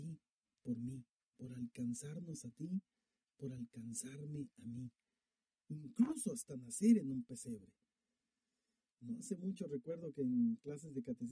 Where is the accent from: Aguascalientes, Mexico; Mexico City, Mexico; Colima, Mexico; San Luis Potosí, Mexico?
Colima, Mexico; born there; Yo nací en Colima